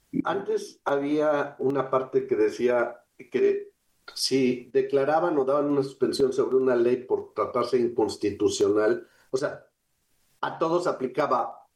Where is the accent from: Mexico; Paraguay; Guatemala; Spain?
Mexico; Yo que vivo en Baja California Sur, pero soy mexicano